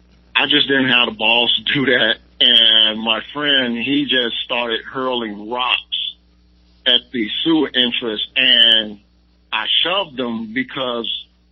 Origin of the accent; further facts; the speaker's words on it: Chicago, Illinois, United States; I grew up in Chicago.